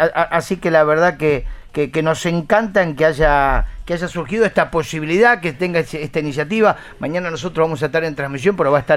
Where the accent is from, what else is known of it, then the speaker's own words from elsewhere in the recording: Rosario, Santa Fe, Argentina; nos pone muy pero muy bien como amantes del deporte y como rosarinos